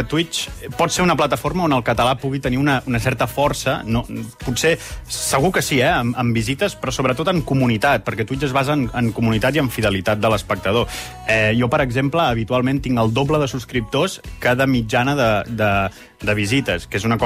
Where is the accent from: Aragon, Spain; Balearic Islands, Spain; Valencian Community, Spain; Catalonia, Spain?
Catalonia, Spain; Manresa; jo soc de Manresa